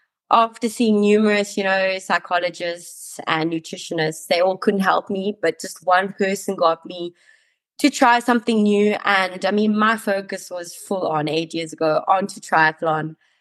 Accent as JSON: {"language": "English", "country": "South Africa", "tie": "born or raised there", "lives_now": "Switzerland", "said": "So I'm currently living in Switzerland. I started my whole triathlon career about 8 years ago. I grew up in South Africa. I'm sure a lot of people can hear that by the accent. And I moved back to Switzerland 4 years ago."}